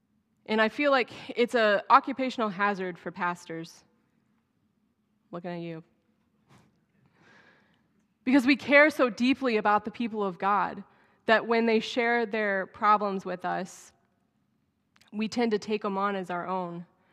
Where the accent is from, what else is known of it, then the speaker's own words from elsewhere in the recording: Texas, United States; That was pretty common in where we grew up in Texas, was to have a mule.